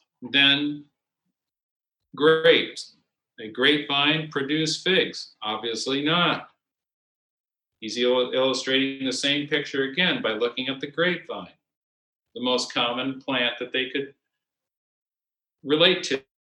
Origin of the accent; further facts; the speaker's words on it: Connecticut, United States; We had them all the time when I was growing up in Connecticut.